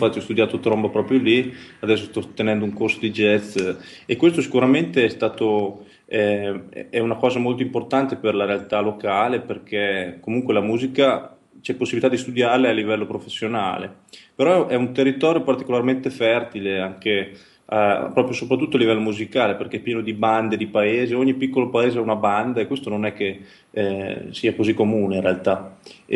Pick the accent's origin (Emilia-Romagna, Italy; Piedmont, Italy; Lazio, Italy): Emilia-Romagna, Italy; Castelnuovo nei Monti; born there; siamo tutti quindi nati in questo paese che fa 5.000 abitanti, sull'Appennino reggiano.